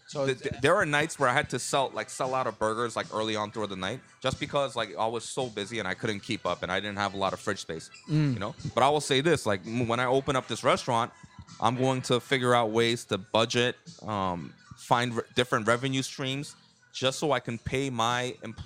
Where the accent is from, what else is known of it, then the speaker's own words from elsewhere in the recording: Nowon, Seoul, South Korea; English is a second language; I'm naming it after my hometown in Korea where I was born and raised.